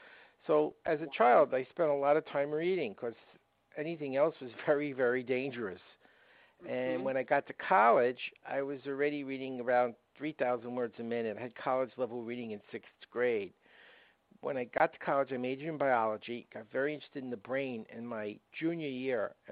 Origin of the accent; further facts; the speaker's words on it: Brooklyn, New York, United States; accent: Brooklyn; I grew up in Brooklyn. You may have noticed I have a bit of a Brooklyn accent. And the area I grew up in was where the movie Goodfellas was filmed. Not the nicest neighborhood. It was in the projects.